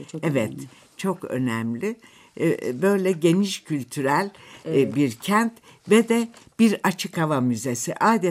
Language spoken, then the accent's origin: Turkish; Kars, Turkey; Ve bu şehir kültürünü ben hep Kars'ta yaşadım. Gerçekten bir kent kültürü içinde büyüdük.